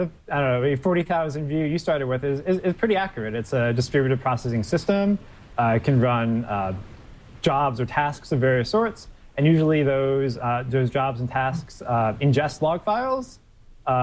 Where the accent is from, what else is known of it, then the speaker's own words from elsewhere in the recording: New England, United States; Well, I grew up in New England, so this is actually kind of nice for me.